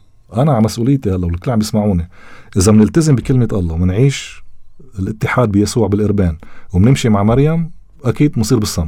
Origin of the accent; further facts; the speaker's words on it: Lebanon; أنا لبناني